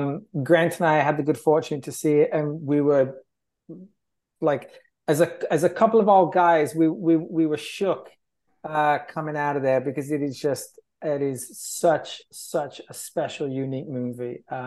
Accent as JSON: {"language": "English", "region": "England", "country": "United Kingdom", "said": "especially being English, like Wicker Man has meant so much to me throughout my entire life."}